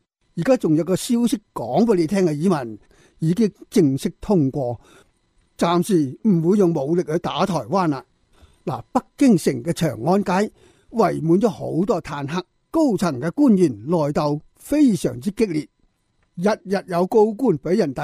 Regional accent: Hong Kong

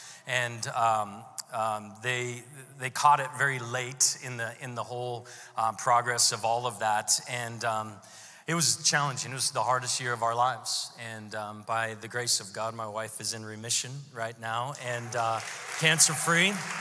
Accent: Seattle, Washington, United States; I grew up in the Seattle area.

